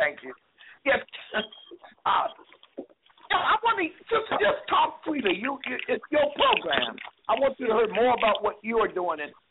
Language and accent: English; Lynchburg, Virginia, United States; I'm from Lynchburg, Virginia